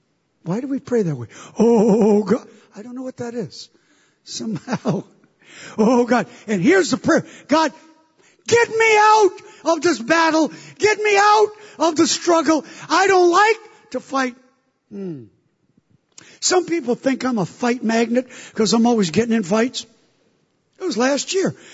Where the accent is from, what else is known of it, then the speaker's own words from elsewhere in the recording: New York, United States; Church is great. I'm from New York. I'm just passing through.